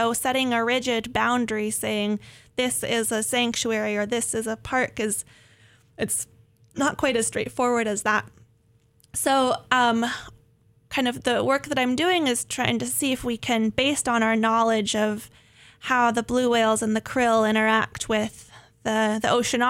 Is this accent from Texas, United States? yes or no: no; California, United States; I grew up in Northern California near the coast, and my parents are also both very much ocean people